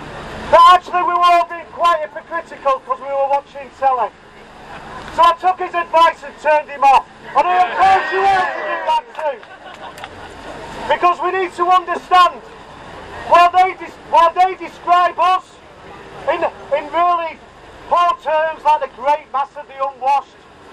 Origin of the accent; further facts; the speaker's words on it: Blackpool, North West England, United Kingdom; which makes me feel at home because I'm from Blackpool.